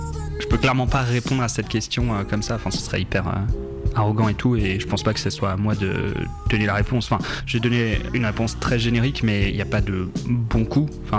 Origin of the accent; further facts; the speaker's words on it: France; À propos de moi, je suis français